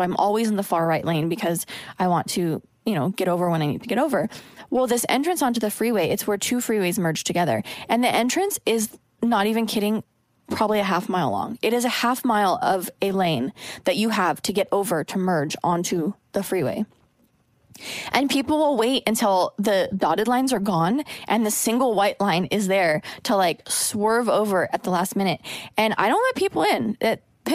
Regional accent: Oregon, United States; now in Los Angeles, United States; I live in LA, so my driving pet peeves have all pretty much been discovered living in this city. I'm from Oregon, where it's like the land of polite drivers.

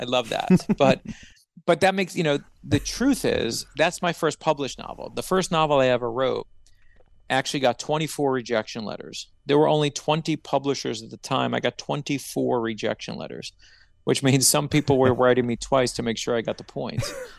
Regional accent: Brooklyn, New York, United States; I grew up in Brooklyn, New York.

